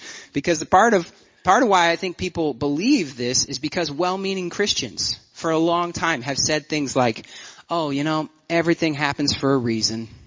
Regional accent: Washington, United States; Because, you know, we're from Washington, and we don't know any better.

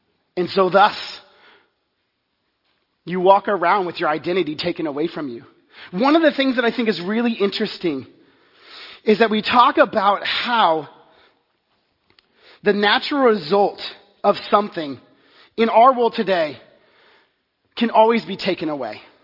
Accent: Texas, United States; I grew up in Texas. And one of the things as being a sport athlete in Texas is that you were always after one thing, a Letterman jacket.

